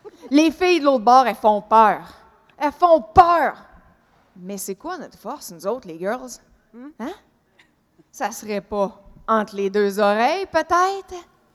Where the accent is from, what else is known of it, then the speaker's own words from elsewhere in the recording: Quebec City, Quebec, Canada; tu sais que je viens de Québec.